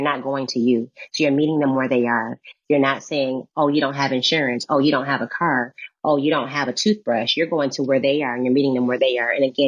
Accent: Detroit, Michigan, United States; I'm from Detroit. I didn't have a person that looked like me in Detroit saying, hey, you can be a dental hygienist or a dentist.

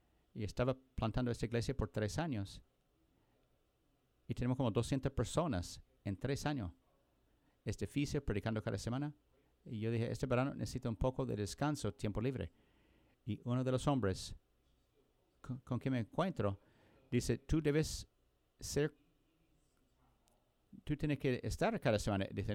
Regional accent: Joplin, Missouri, United States; Yo me crecí en Joplin, Missouri.

